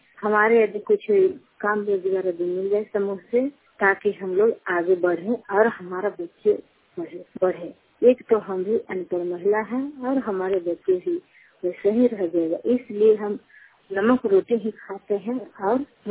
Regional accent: Harnaut, Bihar, India; हरनौत प्रखंड ललंदा जिला के रहने वाली हूँ और बसनियामा पंचायत से बोलती हूँ

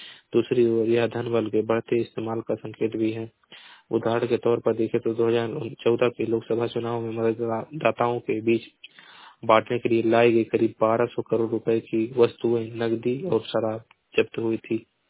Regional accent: Maharajganj, Uttar Pradesh, India; मैं जिला महाराजगंज का निवासी हूँ।

